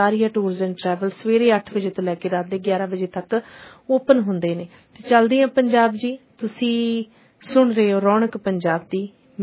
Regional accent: Punjab, India; now in Canada; ਕਿਤੇ ਨਾ ਕਿਤੇ ਸਾਡੇ ਦਿਲ ਦੇ ਵਿੱਚ ਪੰਜਾਬ, ਇੰਡੀਆ ਜਿਹੜਾ ਵਸਿਆ ਹੋਇਆ ਤੇ ਅਸੀਂ ਭੁੱਲ ਸਕਦੇ ਨਹੀਂ ਆ। ਤੇ ਵੈਸੇ ਵੀ ਜਿੱਥੋਂ ਅਸੀਂ ਜੰਮੇ ਆ, ਪਲੇ ਆ

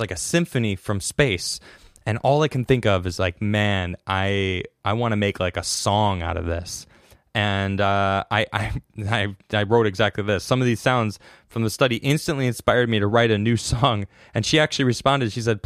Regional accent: Chicago, Illinois, United States; Well, I'm from Chicago, so I love a good classic Chicago dog with everything on it.

